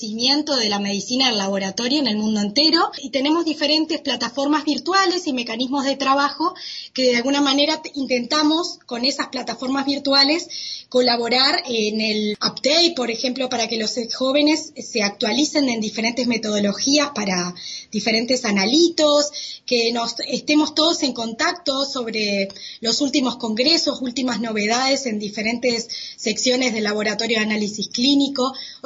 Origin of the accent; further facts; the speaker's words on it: Uruguay; si yo quiero ir, soy de Uruguay, quiero ir a un laboratorio, por ejemplo, en Alemania